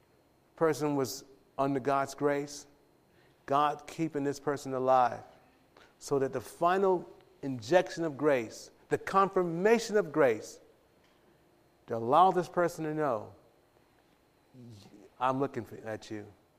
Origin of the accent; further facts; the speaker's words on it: Watts, California, United States; My life, I'm from the Jordan Down Projects in Watts.